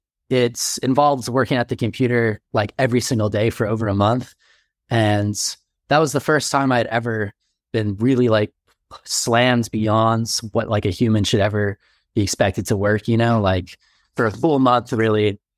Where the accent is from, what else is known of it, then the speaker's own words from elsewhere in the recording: Texas, United States; So I grew up in Texas, and I was an artist growing up